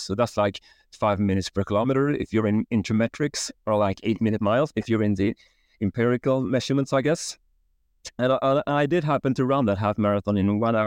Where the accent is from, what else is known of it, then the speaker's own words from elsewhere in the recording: Sweden; growing up in Sweden in the 1970s, I was always quite active as a kid